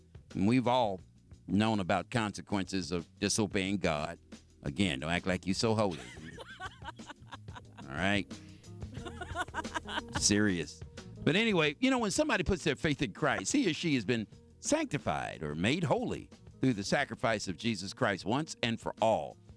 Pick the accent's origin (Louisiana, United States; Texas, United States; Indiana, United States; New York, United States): Louisiana, United States; Sonia Quarters; You know, back when I was growing up and I was raised in the Sonia Quarters, Louisiana, around in the early 60s, stuff like that.